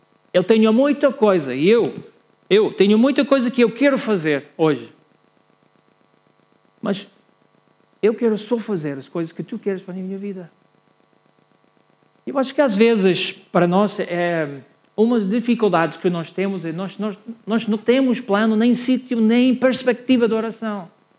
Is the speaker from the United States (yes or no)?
yes; United States; Portuguese is a second language; now in Portugal; Eu quero, como bom americano aqui no país de Portugal, dizer que eu adoro futebol.